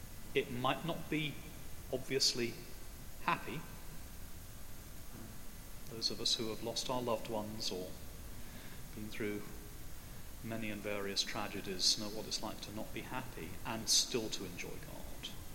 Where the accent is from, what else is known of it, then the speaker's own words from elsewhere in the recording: United Kingdom; we don't know how to lament very well, I think, as British Christians.